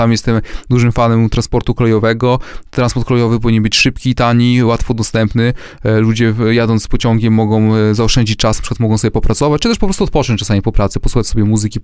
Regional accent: Podlaskie Voivodeship, Poland; ja jestem raczej tak z duszy po prostu z Polski północno-wschodniej, z województwa podlaskiego. Urodziłem się na ziemi murzyńskiej, no i generalnie uważam, że po prostu tu są moje korzenie.

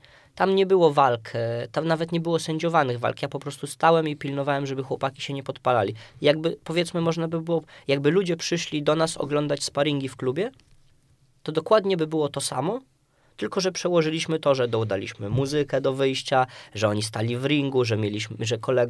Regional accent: Łomża, Podlaskie Voivodeship, Poland; ja jestem rodowitym Łomżyniakiem od pokoleń, od pradziadka, pradziadek z Łomży, dziadek, tata, ja

